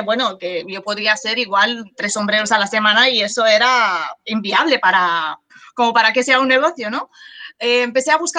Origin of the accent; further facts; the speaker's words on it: Romania; Spanish is a second language; now in Sitges, Spain; Yo soy de fuera, yo soy de Rumanía. Y llegué por una bonita casualidad a conocer a mi marido, que es de Barcelona, y nos hemos venido a vivir aquí hace ya 12 años.